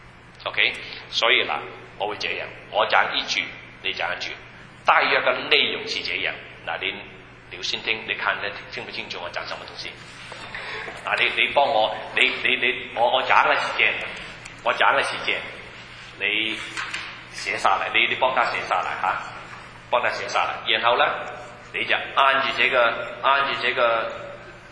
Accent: China; 但是我们中国人说什么？我是龙人的后裔，我是魔鬼的后裔。

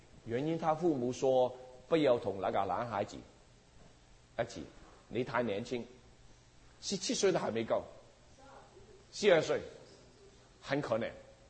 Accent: Guangdong, China; 我是广东人啦

